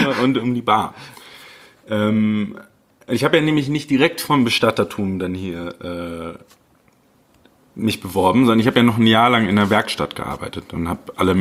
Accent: Berlin, Germany; now in Munich, Germany; Ich bin aus Berlin nach München gezogen

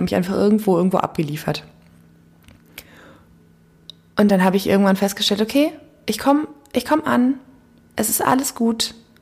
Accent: Morocco; Und ich als Marokkaner ist so ein Businessmensch

